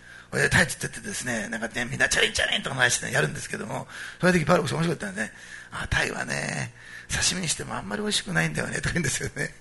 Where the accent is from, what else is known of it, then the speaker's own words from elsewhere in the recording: Osaka, Japan; born there; 食べ物の話になると乗ってくるんですよね、大阪生まれだから、ね。